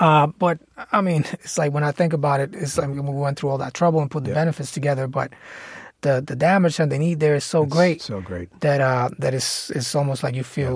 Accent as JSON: {"language": "English", "country": "Puerto Rico", "tie": "born or raised there", "lives_now": "New York, United States", "said": "I mean, I was born and raised in Puerto Rico, so my experience as a Puerto Rican is very different than the experience from those folks that I interviewed"}